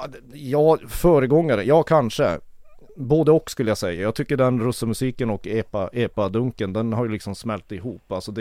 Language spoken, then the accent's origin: Swedish; Kiruna, Norrbotten County, Sweden; Jag är född och uppvuxen i Kiruna.